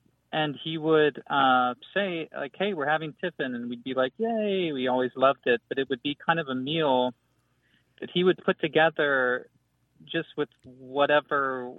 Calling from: San Antonio, Texas, United States; I'm calling from San Antonio, Texas.

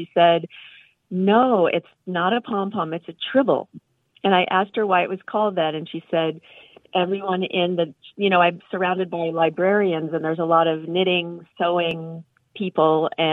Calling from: Martha's Vineyard, Massachusetts, United States; from Martha's Vineyard.

